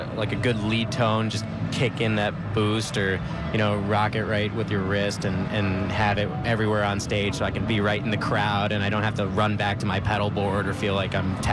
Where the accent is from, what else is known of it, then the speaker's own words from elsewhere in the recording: Buffalo, New York, United States; No, we're from Buffalo, New York.